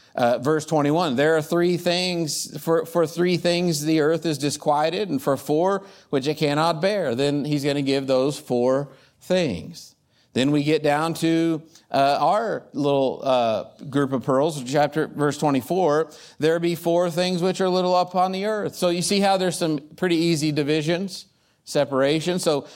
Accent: Plainview, Texas, United States; north of us is Plainview, my hometown, where Dad is this morning

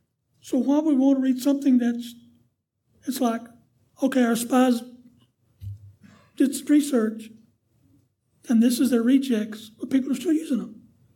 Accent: Dallas, Texas, United States; now in Lubbock, United States; Lubbock's the furthest from the country I've ever lived. I grew up in East Dallas.

